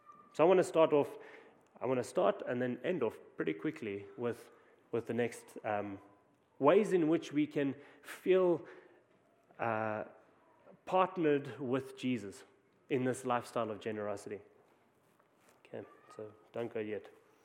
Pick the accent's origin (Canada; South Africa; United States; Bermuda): South Africa; And you might hear from my accent that I'm from South Africa